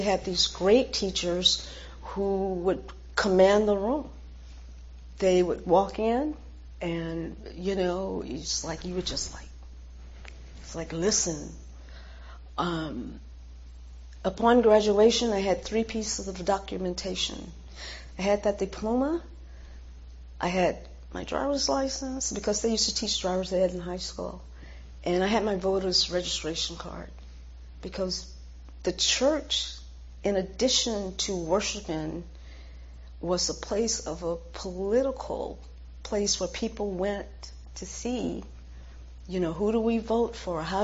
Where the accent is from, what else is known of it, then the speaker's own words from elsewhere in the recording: the South, United States; So I don't go around bemoaning the fact that I grew up in the South